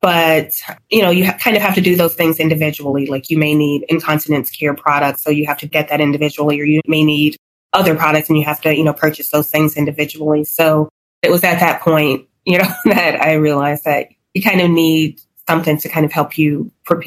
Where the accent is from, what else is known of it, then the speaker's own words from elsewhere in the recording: Chicago, Illinois, United States; I was born and raised in Chicago, attended college in Columbia, Missouri, Mizzou, go Tigers.